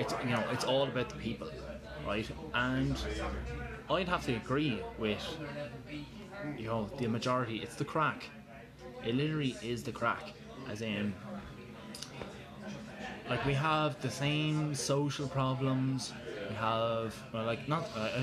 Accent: Ireland; like being Irish, and having like that pride in being Irish and like fighting back, right?

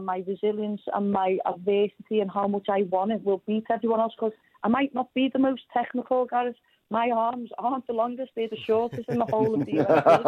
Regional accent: Liverpool, North West England, United Kingdom; trying to be like poor Liverpool, poor us, but we've just learned to get on with it.

